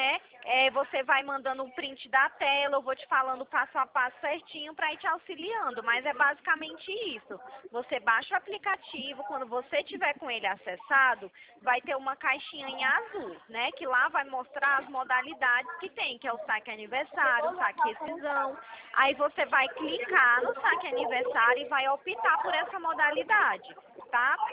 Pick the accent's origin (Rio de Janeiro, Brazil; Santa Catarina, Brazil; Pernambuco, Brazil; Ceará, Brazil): Ceará, Brazil; Itapajé; now in Campinas, Brazil; eu sou cearense